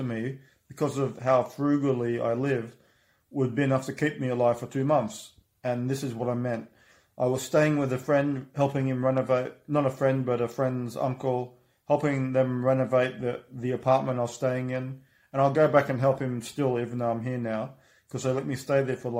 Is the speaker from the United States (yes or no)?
no; Germany; also born or lived in Australia; because I'm from Germany and Australia, and you know they assume I've got money and everything